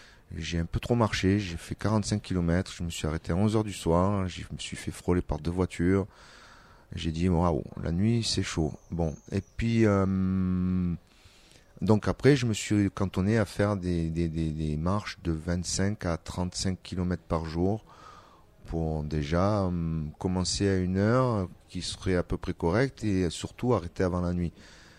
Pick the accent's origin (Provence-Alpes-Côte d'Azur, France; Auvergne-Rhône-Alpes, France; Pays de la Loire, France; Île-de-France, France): Provence-Alpes-Côte d'Azur, France; Marseille; je viens de Marseille et tout, je suis secouriste